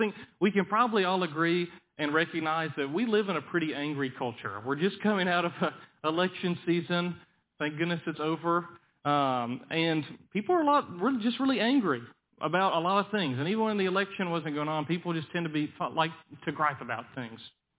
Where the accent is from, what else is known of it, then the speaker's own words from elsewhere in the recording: Florida, United States; accent: Southern; hey, I'm from the Panhandle of Florida. That's as bad of an accent as it gets, okay?